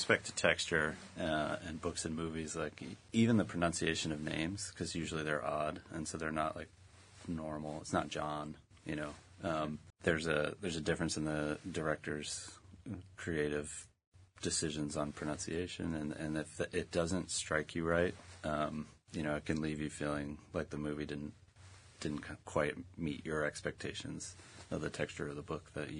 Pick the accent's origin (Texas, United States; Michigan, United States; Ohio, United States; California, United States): Texas, United States; Fort Hood; born there; also born or lived in Pennsylvania / Germany; We settled in Pennsylvania, so I kind of claim it now. I was born in Texas at Fort Hood.